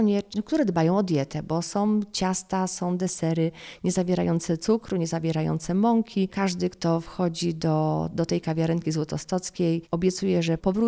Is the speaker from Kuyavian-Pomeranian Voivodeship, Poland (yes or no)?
no; Paczków, Opole Voivodeship, Poland; born there; Ja się tutaj urodziłam się w Paczkowie, czyli w pobliskiej miejscowości, bo w Złotym Stoku już nie było szpitala